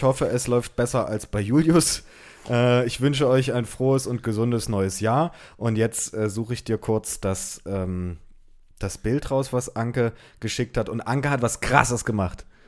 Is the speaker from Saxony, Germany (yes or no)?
yes; Pulsnitz, Saxony, Germany; now in Berlin, Germany; Ich komme ursprünglich aus Sachsen, Pulsnitz, die Stadt mit den Pfefferkuchen, und bin aber vor ein paar Jahren nach Berlin gezogen